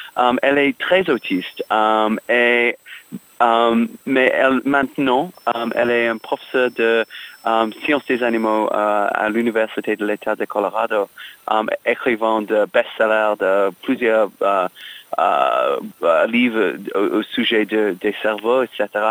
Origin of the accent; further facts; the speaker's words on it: England, United Kingdom; French is a second language; now in Texas, United States; Oui, je suis anglais par naissance et élevage, mais oui, j'habite aux États-Unis, au Texas, et mon fils était né là.